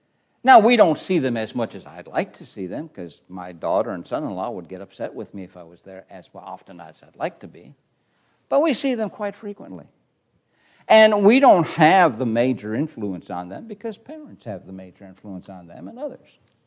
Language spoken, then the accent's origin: English; Chicago, Illinois, United States; Because remember, I'm from Chicago.